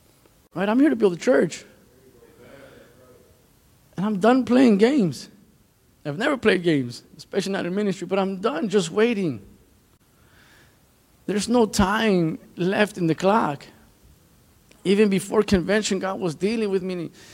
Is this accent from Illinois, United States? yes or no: yes; Chicago, Illinois, United States; now in Milwaukee, United States; I'm from Chicago, the great city of Chicago, the greatest city in the world.